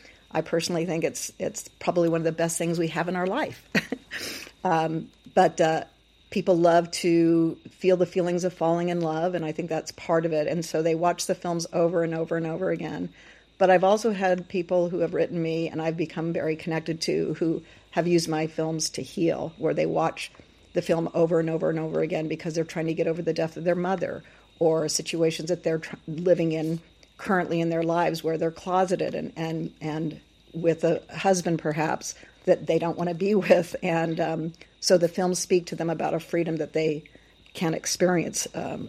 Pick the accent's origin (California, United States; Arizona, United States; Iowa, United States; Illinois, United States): Arizona, United States; Mesa; born there; Yeah, I was born in Mesa, Arizona, and my family, my real father and mother traveled like to 39 different places during my childhood.